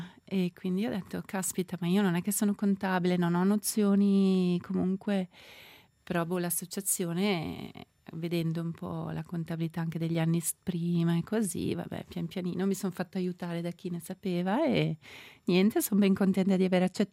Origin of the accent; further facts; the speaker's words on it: Giubiasco, Ticino, Switzerland; nel senso sono di Giubiasco